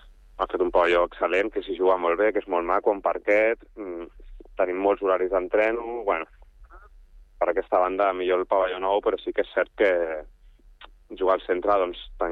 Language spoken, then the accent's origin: Catalan; Sant Cugat del Vallès, Catalonia, Spain; tot el primer equip som gent de Sant Cugat